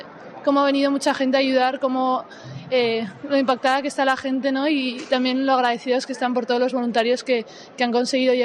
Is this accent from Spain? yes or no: yes; Pamplona, Navarre, Spain; De Pamplona.